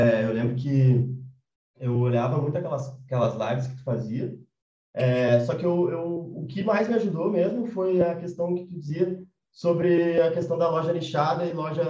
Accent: Porto Alegre, Rio Grande do Sul, Brazil; E aí eu estava em Porto Alegre, ali, na minha cidade natal, estava morando sozinho já, tudo mais.

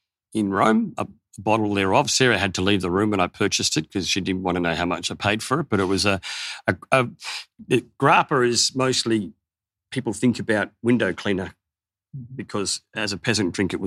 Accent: Sydney, New South Wales, Australia; also born or lived in Adelaide; I grew up in Sydney and it was an interesting change to go to Kangaroo Island

